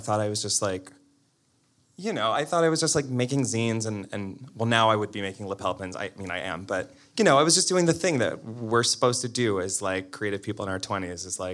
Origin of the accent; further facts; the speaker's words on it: Toronto, Ontario, Canada; Yeah, I grew up in Toronto.